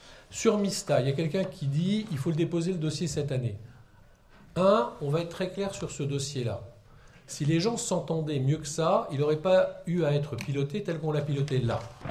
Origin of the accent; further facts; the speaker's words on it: Thionville, Grand Est, France; born there; je suis né à Thionville